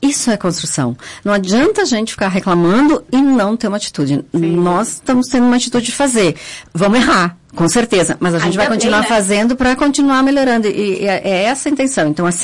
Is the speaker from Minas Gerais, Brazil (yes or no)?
no; Porto Alegre, Rio Grande do Sul, Brazil; venho de Porto Alegre, curto um fim de semana aqui